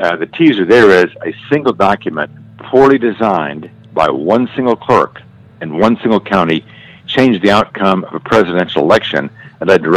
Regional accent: Texas, United States; And I'm from Texas. In both cases, we had a Texas president. Okay, and again, yes. I'm from Texas, yes.

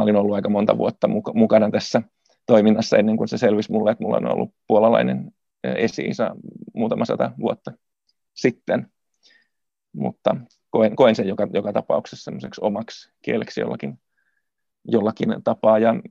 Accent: Helsinki, Uusimaa, Finland; vaikka mä olen syntyperäinen helsinkiläinen, niin mä koen sen englanninkielisen expat-yhteisön myös jollakin tavalla semmoiseksi, mihin mä oon jollain tavalla integroitunut.

